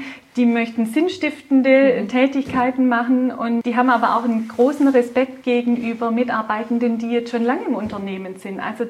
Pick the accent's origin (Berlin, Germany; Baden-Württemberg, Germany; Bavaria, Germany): Baden-Württemberg, Germany; accent: Swabian; Wir sind Schwaben, ich gehe davon aus, man hört es auch an meinem Dialekt.